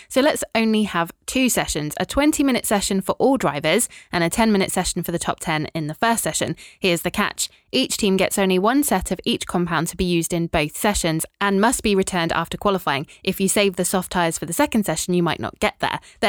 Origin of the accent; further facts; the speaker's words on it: United Kingdom; Yeah, but we're terribly British and we don't talk about money.